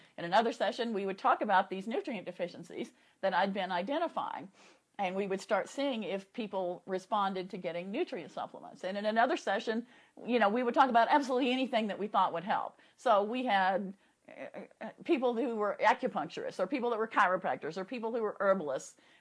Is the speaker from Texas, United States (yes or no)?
yes; Texas, United States; Well, if I talk like where I grew up in Texas. and yes, that is how all my cousins still talk today.